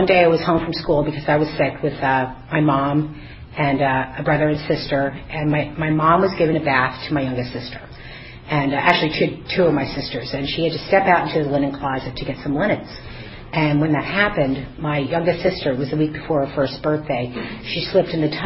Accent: Pottsville, Pennsylvania, United States; And to end up in my hometown, Pottsville, is just like, whoa, I did not see that coming.

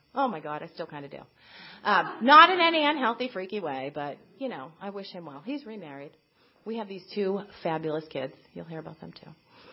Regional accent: Winchester, Massachusetts, United States; So we came back home to Massachusetts to get married. He was from Billerica. I'm from Winchester.

